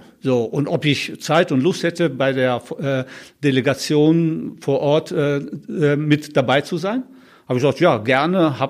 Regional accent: Wuppertal, North Rhine-Westphalia, Germany; also born or lived in Slovenia; Ich bin 1955 geboren und seit 1961 hier in Deutschland beziehungsweise in Wuppertal.

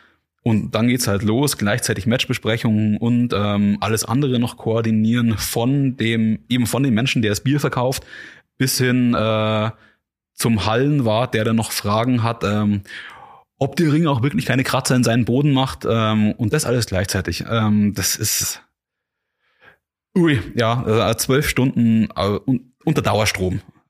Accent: Amberg, Bavaria, Germany; meine Heimatstadt und meine Heimatliga

